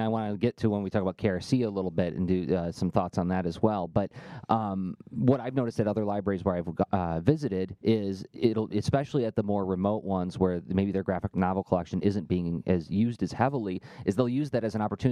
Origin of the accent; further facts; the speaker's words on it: Michigan, United States; I mean, like, I grew up in Michigan, yet I didn't realize how many cartoonists there were here until I moved away and then moved back.